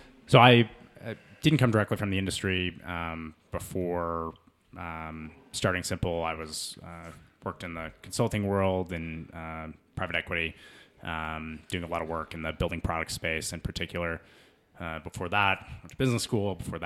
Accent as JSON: {"language": "English", "region": "Colorado", "country": "United States", "tie": "born or raised there", "said": "I love mountain biking. I grew up here in Colorado. This is home."}